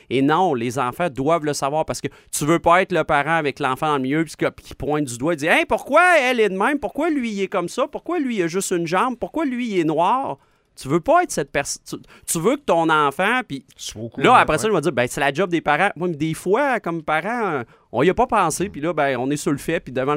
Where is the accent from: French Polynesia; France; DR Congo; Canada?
Canada; Quebec; Moi, je suis né à Poly de Charlebourg. J'ai grandi, puis il n'y avait pas beaucoup de gens issus de l'immigration.